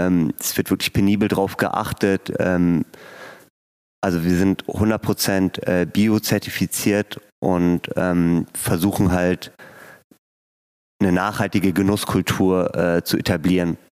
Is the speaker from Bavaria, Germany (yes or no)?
yes; Munich, Bavaria, Germany; Aus München.